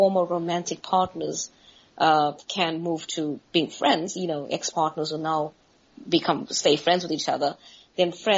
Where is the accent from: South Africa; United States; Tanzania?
South Africa; Durban, KwaZulu-Natal; moved away as an adult; now in United Kingdom; I am from South Africa. Great. Yes, I was born and raised in South Africa.